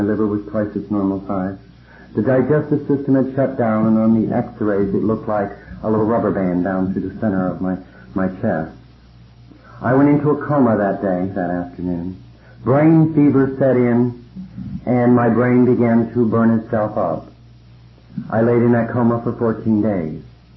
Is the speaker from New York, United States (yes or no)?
no; Pennsylvania, United States; Born and raised in Pennsylvania mountains, I knew the effects of alcohol on the family very early in my life.